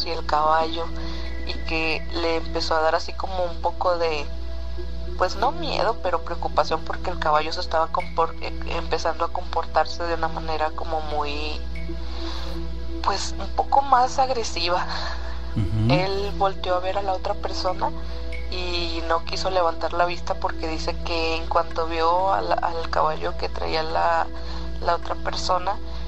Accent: Michoacán, Mexico; de Michoacán.

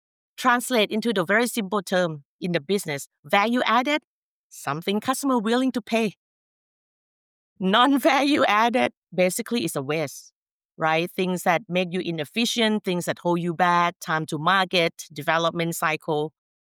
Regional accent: Thailand; English is a second language; I'm from Thailand

